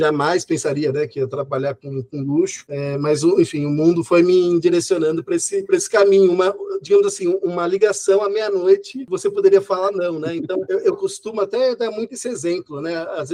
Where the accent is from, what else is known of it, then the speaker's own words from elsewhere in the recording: São Caetano do Sul, São Paulo, Brazil; eu sou do ABC, sou de São Caetano